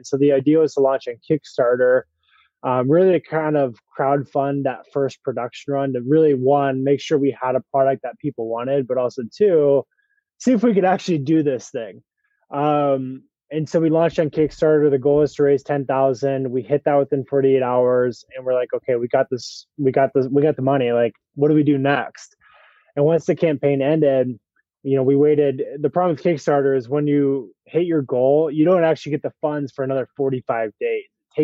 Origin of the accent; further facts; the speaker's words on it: Iowa, United States; And so born and raised in Iowa, we started the business in Iowa.